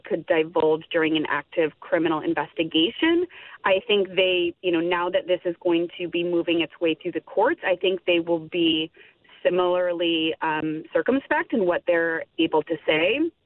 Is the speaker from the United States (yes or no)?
yes; United States; I'm an American, I'm based in the U.S.